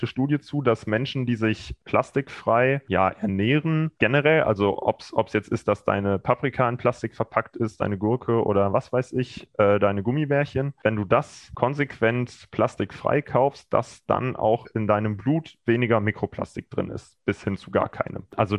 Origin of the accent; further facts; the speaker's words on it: Cologne, North Rhine-Westphalia, Germany; now in Freiburg, Germany; ich bin in Köln aufgewachsen, es war eine bewusste Entscheidung von mir, nach Freiburg zu ziehen.